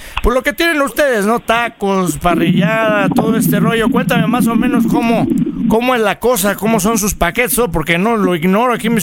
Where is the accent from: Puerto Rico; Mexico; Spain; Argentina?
Mexico; Pachuca, Hidalgo; Nosotros somos de Pachuca, de la salida de Pachuca. Bueno, mi familia toda viene de allá, del Fuerte Sinaloa.